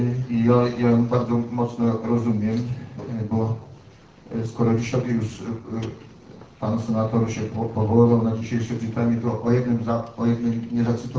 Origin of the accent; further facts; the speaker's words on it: Lesser Poland, Poland; żeby my górale